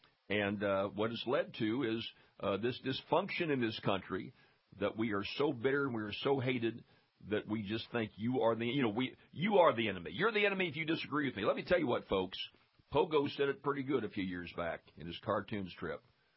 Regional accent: Louisiana, United States; There's very little civility in the politics of my home state of Louisiana.

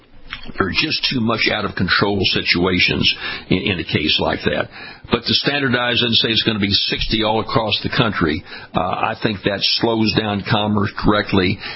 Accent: Baton Rouge, Louisiana, United States; When you cross the bridge into my hometown of Baton Rouge, Louisiana, one lane.

